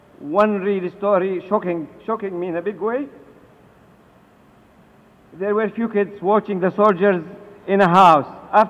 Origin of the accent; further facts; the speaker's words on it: Sydney, New South Wales, Australia; Oh, we're coming from Australia. Oh, where's that? We haven't heard of you. Come on, we are from Sydney. Australia is a big country.